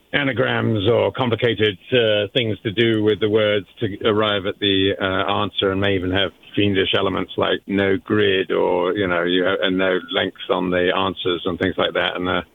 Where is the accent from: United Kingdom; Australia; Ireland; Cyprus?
United Kingdom; I come from the UK. You might be able to tell by my accent, but in the UK, there's a long tradition of cryptic crosswords